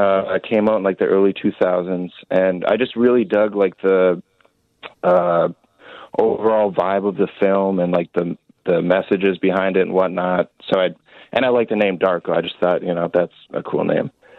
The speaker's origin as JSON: {"language": "English", "town": "Duluth", "region": "Minnesota", "country": "United States", "tie": "born or raised there", "said": "I had known him from my hometown where I grew up, which is Duluth, Minnesota."}